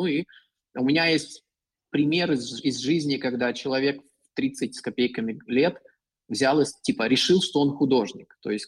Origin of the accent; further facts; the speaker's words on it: Russia; also born or lived in New Zealand; now in Poland; Мы жили, то есть я жил в России, там я родился и вырос. И потом я учился в Новосибирске и уехал в Китай на какой-то, на год почти.